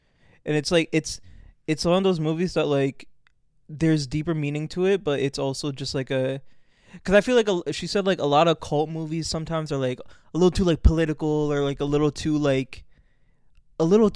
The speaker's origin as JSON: {"language": "English", "town": "Orlando", "region": "Florida", "country": "United States", "said": "I'm from Orlando, Florida. I'm from OBT Sand Lake."}